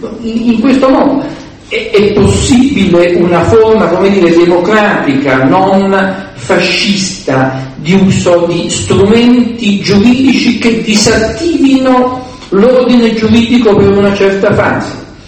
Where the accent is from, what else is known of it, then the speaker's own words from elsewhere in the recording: Naples, Campania, Italy; Io vengo da Napoli, come qualcuno di voi sa